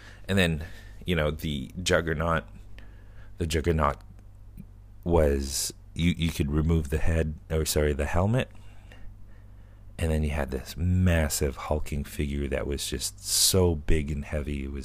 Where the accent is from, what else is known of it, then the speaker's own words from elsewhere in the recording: Canada; I'm going to get Wolverine because it's Wolverine and I'm Canadian.